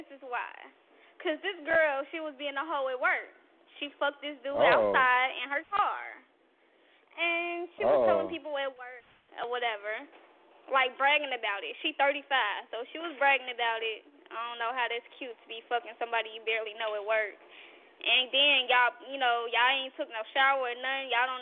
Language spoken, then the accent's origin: English; Gary, Indiana, United States; So I had to, you know, show, like, I'm from Gary.